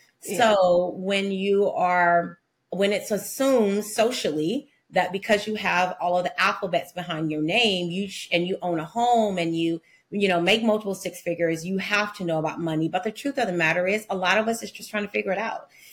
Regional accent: Mississippi, United States; Born and raised in Mississippi, and that's just a little bit about me.

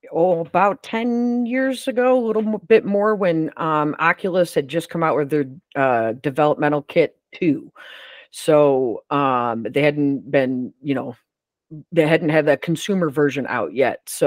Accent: Syracuse, New York, United States; Nope, I'm from Syracuse, New York.

